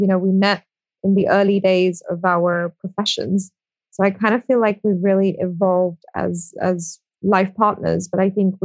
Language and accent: English; Singapore; also born or lived in India; So I'm from India and I grew up in Singapore.